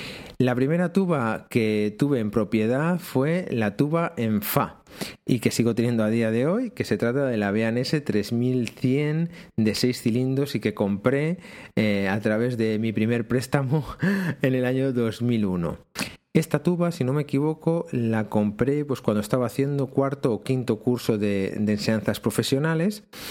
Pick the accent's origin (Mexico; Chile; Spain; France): Spain; Toro, Castile and León; la banda de música de Toro, que es de donde yo soy, en Zamora